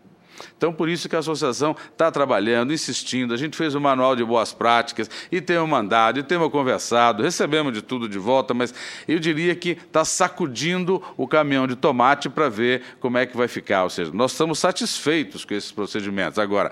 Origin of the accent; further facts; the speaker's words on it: Goiás, Brazil; ser entregue no interior de Goiás, ali na minha terra